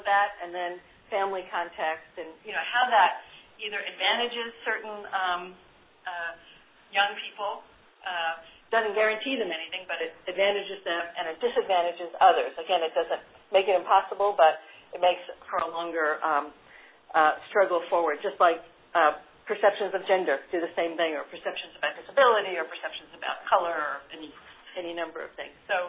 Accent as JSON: {"language": "English", "town": "Bronx", "region": "New York", "country": "United States", "tie": "born or raised there", "said": "I did, as a child, I grew up in the Bronx, New York, and I went to a small little parish Catholic school, and we would walk home about 7 blocks"}